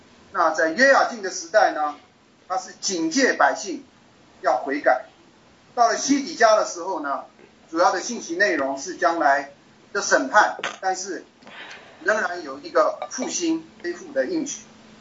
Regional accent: Canada; 我是加拿大的

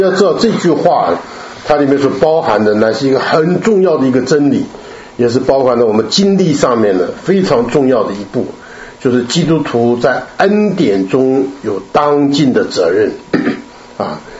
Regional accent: China; 这只有我们中国人懂得什么是花轿啊

